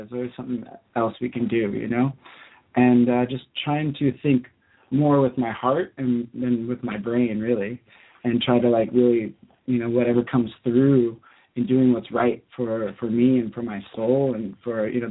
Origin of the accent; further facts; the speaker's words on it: Orlando, Florida, United States; I come from Orlando, Florida. I come from a very, like, masculine family